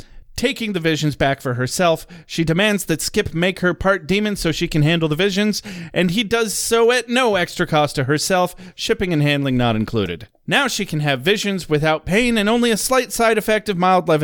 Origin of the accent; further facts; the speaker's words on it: Michigan, United States; We are from Michigan.